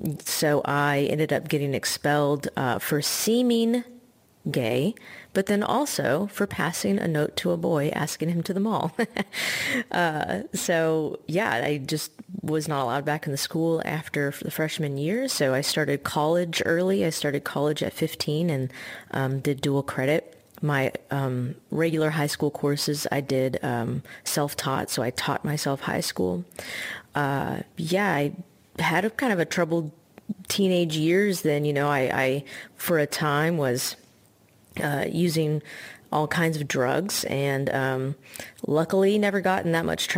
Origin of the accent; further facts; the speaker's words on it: Austin, Texas, United States; accent: southern twang; I was born in Austin, lived all over Texas. I'm half Palestinian, half white. The white side of me is pretty southern, if you can't tell by the little bit of twang in my accent.